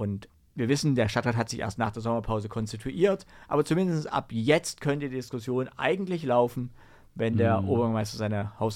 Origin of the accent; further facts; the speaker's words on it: Dresden, Saxony, Germany; ich komme ja aus dem Dresdner Norden